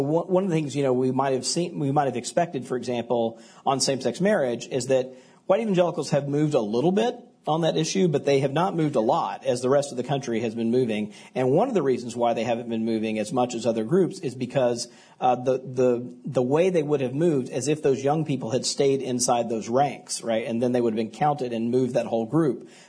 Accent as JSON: {"language": "English", "region": "Mississippi", "country": "United States", "tie": "born or raised there", "said": "So, I grew up in Mississippi, so have some kind of firsthand, feel for this."}